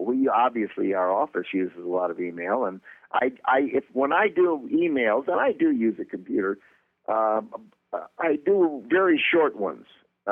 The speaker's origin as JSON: {"language": "English", "town": "Chicago", "region": "Illinois", "country": "United States", "said": "and I'm from Chicago."}